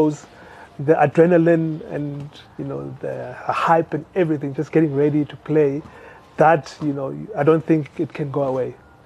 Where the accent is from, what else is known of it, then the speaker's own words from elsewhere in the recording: Umtata, Eastern Cape, South Africa; growing up in Umtata, you don't, the school, the primary school I went to, we didn't have rugby as a sport